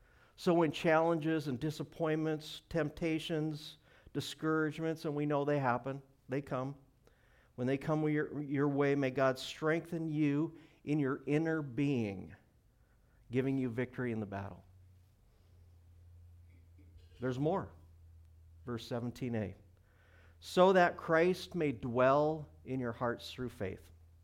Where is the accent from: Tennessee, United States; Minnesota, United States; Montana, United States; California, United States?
Montana, United States; Of course, I'm from Montana. I like wide open spaces, you know.